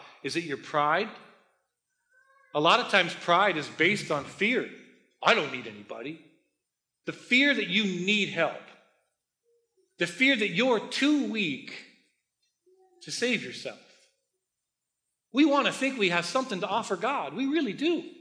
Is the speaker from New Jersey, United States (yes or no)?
no; Minneapolis, Minnesota, United States; We grew up in North Minneapolis. We had a house on 40th and Russell.